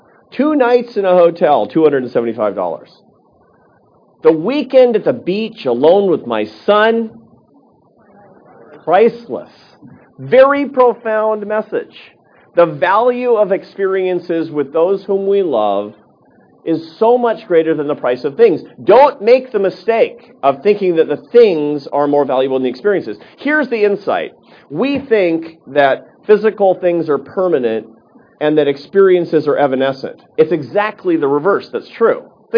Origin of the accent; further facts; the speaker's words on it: Seattle, Washington, United States; When I was a kid, growing up in Seattle, in a lower middle class family, there were a lot of poor people in my neighborhood. Nobody went to college.